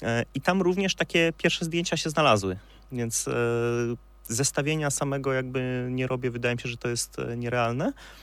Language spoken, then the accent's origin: Polish; Jelenia Góra, Lower Silesian Voivodeship, Poland; Ja się w górach wychowałem, jako że pochodzę z Jeleniej Góry, mieszkałem pod Karkonoszami, widziałem te góry od urodzenia z okna.